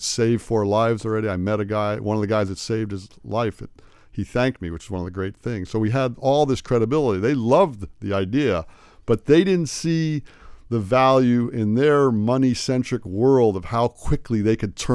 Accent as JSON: {"language": "English", "town": "North Miami Beach", "region": "Florida", "country": "United States", "said": "I'm from North Miami Beach, and I went to school at NMB, and I went to Florida State for a bachelor's and master's, and I went to Hawaii and got my PhD."}